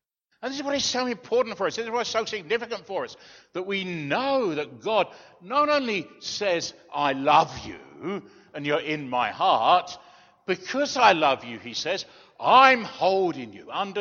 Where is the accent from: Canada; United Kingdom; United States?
United Kingdom; England; I'm typically English 3 or 4 or 5 times over. You know, we don't do that sort of thing.